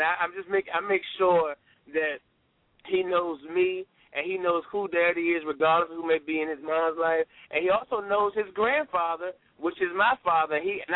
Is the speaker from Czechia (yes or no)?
no; Richmond, Virginia, United States; I'm going to bring it to my hometown, Richmond